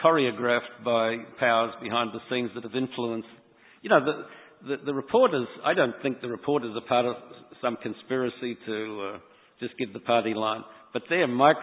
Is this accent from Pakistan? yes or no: no; Australia; now in United States; I'm from Australia originally, and when I go back there, they talk that way.